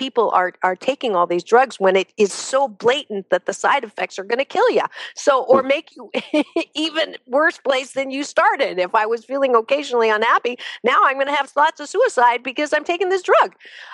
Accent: United States; We're American. We don't like to work at things too long.

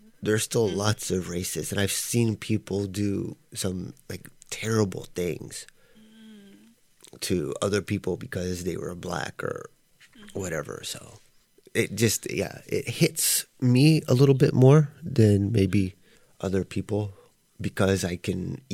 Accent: the South, United States; being from the South myself, and growing up in the South, and knowing people that were very much like Epps.

